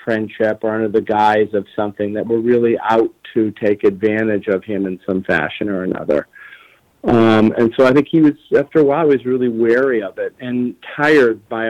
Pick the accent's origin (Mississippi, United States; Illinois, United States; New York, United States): Illinois, United States; Chicago; and that I was from Chicago, and it had a kind of a Chicago feel to it in some respects musically